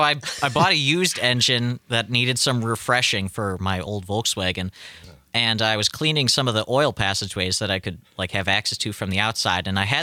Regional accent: Rothschild, Wisconsin, United States; also born or lived in Ringle; I grew up initially in Rothschild, Wisconsin, a suburb of Wausau. And then in 2004, we moved out to the country to a tiny town that like barely exists, Ringle.

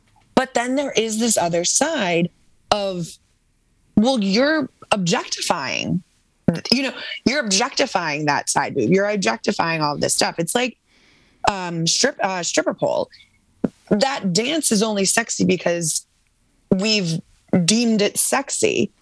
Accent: New England, United States; now in New York, United States; I grew up in New England, which is the most puritanical, waspy, you know, cover up place.

